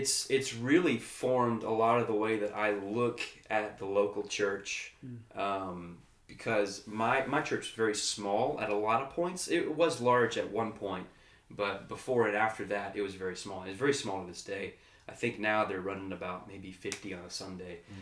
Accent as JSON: {"language": "English", "town": "Bullard", "region": "Texas", "country": "United States", "tie": "born or raised there", "said": "So, most of my life, I grew up in East Texas, from about kindergarten on, in a little town called Bullard, which is just south of Tyler. So, I usually just say, hey, I'm from Tyler."}